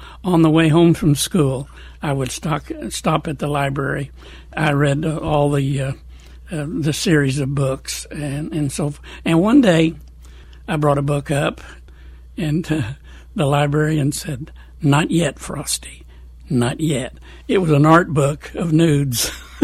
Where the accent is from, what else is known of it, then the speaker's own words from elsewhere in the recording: Ireland; And then, you know, I'm Irish.